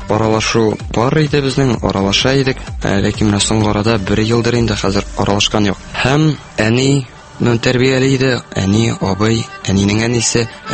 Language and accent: Tatar; Naberezhnye Chelny, Tatarstan, Russia; born there; 1990 елның 18 маенда, нәкъ шушы матур айларның берсендә дөньяга килдем, Ярчалы шәһәрендә. Әнием чиста ягыннан, әтием буа ягыннан.